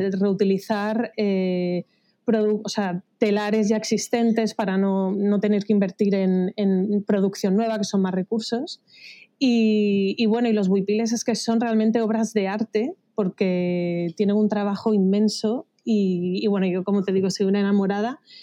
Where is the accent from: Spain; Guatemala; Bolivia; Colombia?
Guatemala; y crecí en Guatemala